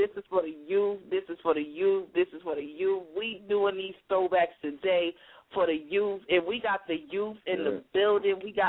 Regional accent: Detroit, Michigan, United States; moved away; you know, I'm from Detroit, Michigan, and I came over to Jersey, so I know exactly what club music is, what dance music is.

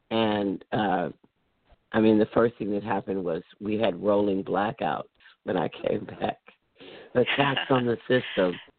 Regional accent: the South, United States; I grew up in the South. I'm a Southern girl, real loud and country. That's me.

